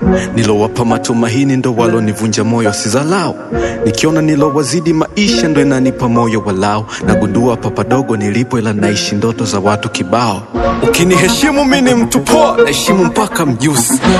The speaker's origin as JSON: {"language": "Swahili", "town": "Temeke", "region": "Dar es Salaam", "country": "Tanzania", "said": "Natoka Temeke kule mbako Mugambo naruka na kukanyagana."}